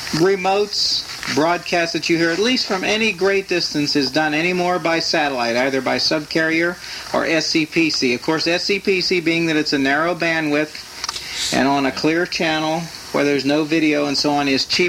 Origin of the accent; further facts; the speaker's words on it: Pittsburgh, Pennsylvania, United States; my hometown of Pittsburgh